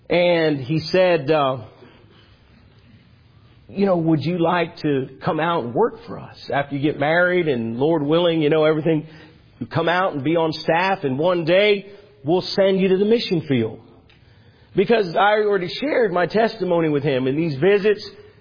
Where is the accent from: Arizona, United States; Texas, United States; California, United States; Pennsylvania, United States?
Pennsylvania, United States; Easton; I grew up in Easton, Pennsylvania.